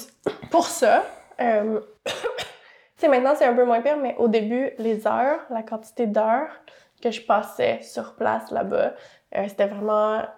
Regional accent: Montreal, Quebec, Canada; À Montréal.

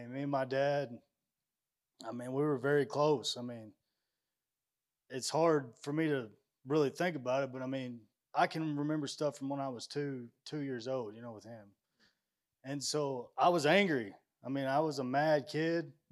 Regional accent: Kentucky, United States; I'm from Ballard County.

